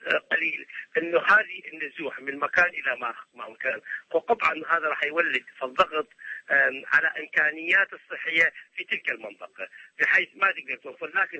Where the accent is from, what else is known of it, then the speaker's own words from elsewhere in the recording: Iraq; احنا عندنا في العراق 2000 مركز صحي